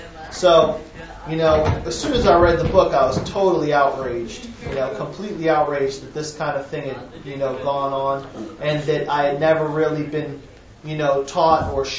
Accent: New Hampshire, United States; I was raised in New Hampshire. It's a state in the United States. It's a New England state. It's predominantly white.

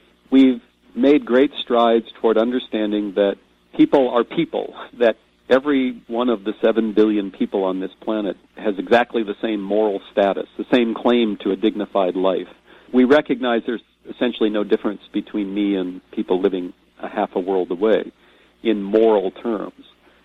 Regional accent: United States; I'll use my home country, which I think is appropriate

